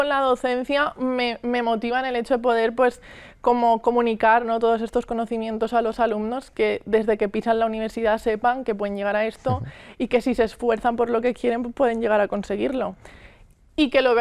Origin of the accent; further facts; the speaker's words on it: Seville, Andalusia, Spain; now in Valencia, Spain; yo soy de Sevilla y me desplacé a Valencia